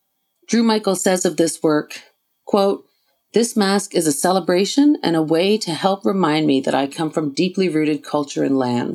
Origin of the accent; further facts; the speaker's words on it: Happy Valley-Goose Bay, Newfoundland and Labrador, Canada; from Nunatsiavut and a Newfoundlander. I grew up in Happy Valley Goose Bay in Labrador on the northeast coast of Canada